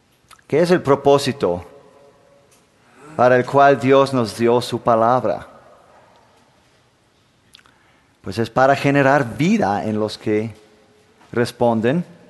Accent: Denmark; Soy de Dinamarca.

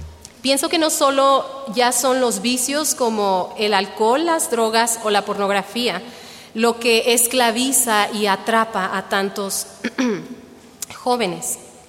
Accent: Chihuahua, Mexico; now in Michoacán, Mexico; Me casé en Chihuahua, de donde yo soy, con un estudiante de un instituto bíblico en aquel entonces, que era de aquí de Michoacán. Entonces pues nos casamos y nos venimos para acá.

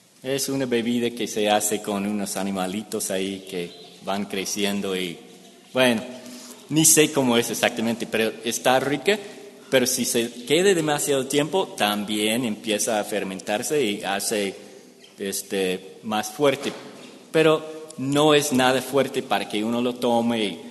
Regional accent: Mexico; Voy a llegar un poquito más tarde como buen mexicano.

